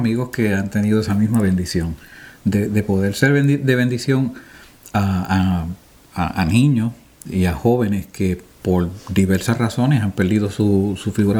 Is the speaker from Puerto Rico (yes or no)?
yes; Puerto Rico; moved away as an adult; now in Washington, United States; nací y me crié en Puerto Rico, en la isla del Coquí. Y pues por razones que solo Dios sabe, se me presenta la oportunidad de mudarme aquí a Washington D.C.